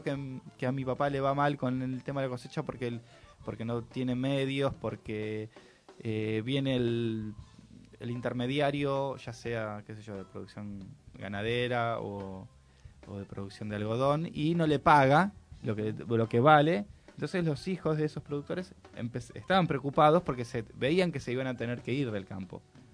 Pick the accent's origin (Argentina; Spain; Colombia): Argentina; todos sabemos que nosotros como Argentina tenemos una como una matriz productiva